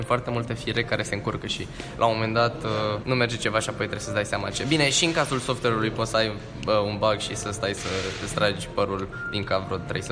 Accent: Constanța, Constanța County, Romania; sunt de la Liceul Ovidius Teoretic Constanța, din Constanța, desigur. Clasa 12 intru acum.

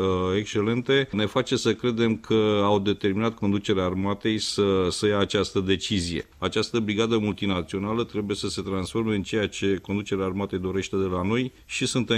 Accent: Oltenia, Romania; Cu siguranță, nu numai ca oltean și ca militar.

